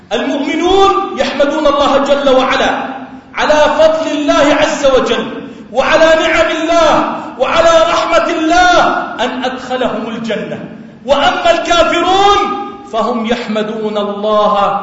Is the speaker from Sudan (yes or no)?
no; Jordan; اللهم اجعل بلدنا الأردن وسائر بلاد